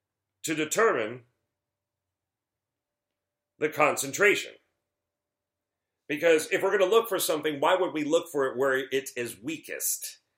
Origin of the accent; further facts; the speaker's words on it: the South, United States; accent: Southern; Like if I was to let my southern accent out of the box, which happens whether I wanted to or not if I'm back in that area for an extended period of time.